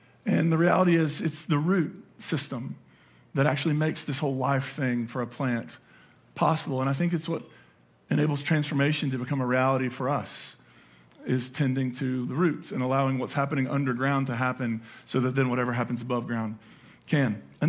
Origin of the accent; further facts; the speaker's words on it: Appalachia, United States; As I got older, though, and moved away from coal, I'm from coal country, I'm from Appalachia, not a lot of people had gardens because it's hard to have a garden that's like this on the side of a hill.